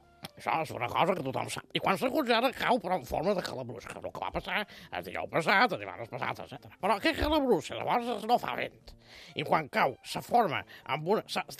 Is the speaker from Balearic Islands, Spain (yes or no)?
yes; Balearic Islands, Spain; Però a Menorca, que som com a menorquí, aquesta neu no cala.